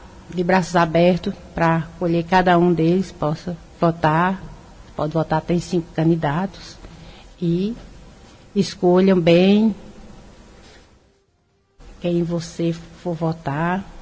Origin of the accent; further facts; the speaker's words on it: Araripina, Pernambuco, Brazil; eu sou de Araripina, nasci aqui, minha família também é de Araripina, meus pais. Casei, constituí família.